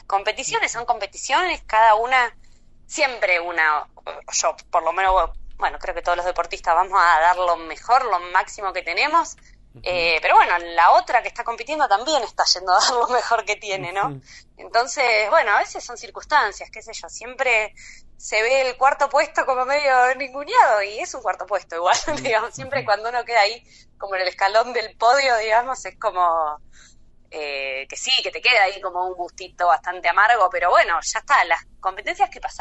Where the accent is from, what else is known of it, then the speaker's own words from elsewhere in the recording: Necochea, Buenos Aires Province, Argentina; born there; nací en Necochea, pero en ese momento vivía en La Plata, donde había ido a estudiar, y entrenaba en Buenos Aires